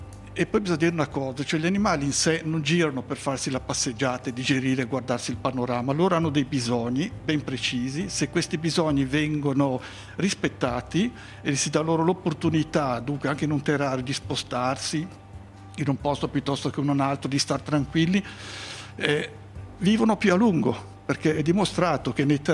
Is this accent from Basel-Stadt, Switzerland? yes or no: yes; Basel, Basel-Stadt, Switzerland; also born or lived in Herisau; now in Lugano, Switzerland; io sono di Baselstadt, vuol dire cittadino di Basilea città, sono nato lì. Lì ho fatto l'asilo, le scuole elementari, le prime tre le ho fatte a Herisau nel cantone Appenzello, e poi nel 60 ci siamo trasferiti con tutta la famiglia a Viganello, oggi Lugano.